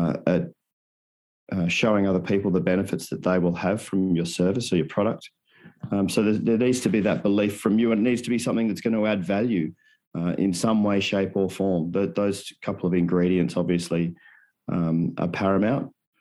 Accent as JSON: {"language": "English", "country": "Australia", "tie": "born or raised there", "said": "especially cultures that were very different to the one I grew up in Australia."}